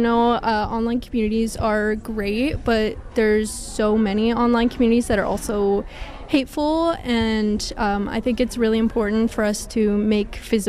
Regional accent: Prince George, British Columbia, Canada; Yeah, I'm born and raised in Prince George.

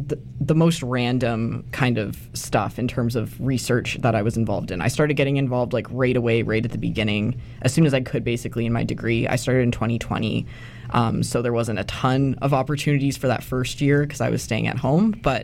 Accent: Calgary, Alberta, Canada; moved away as an adult; I'm from Calgary, Alberta, is where I was born and raised. So I moved out here when I started university.

